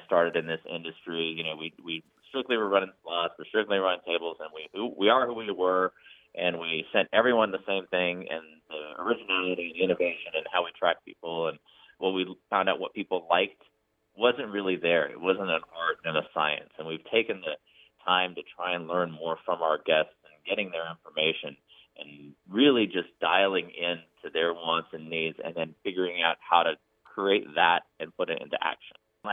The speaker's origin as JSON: {"language": "English", "town": "Las Vegas", "region": "Nevada", "country": "United States", "tie": "born or raised there", "said": "I was born in Las Vegas, and so it was kind of inbred in who I was, learning from the industry all around you. And Vegas feels like a weird place to grow up"}